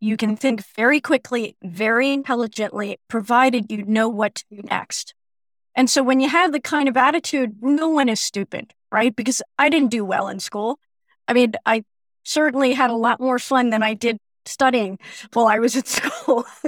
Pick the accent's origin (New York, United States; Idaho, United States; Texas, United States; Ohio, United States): New York, United States; New York City; I grew up in New York City and there aren't many golf courses around